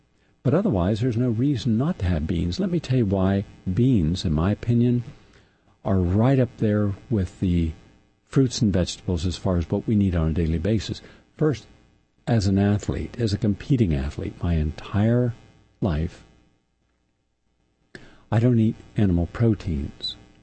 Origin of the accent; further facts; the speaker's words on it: West Virginia, United States; Mind you, I'm from West Virginia, where the tallest building, I think there were 2 that were 7 stories, and a big city was Pittsburgh, and almost no one ever got there.